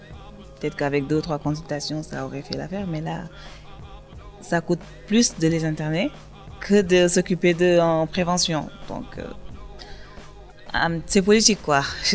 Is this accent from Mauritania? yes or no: yes; Mauritania; Je suis mauritanienne d'origine.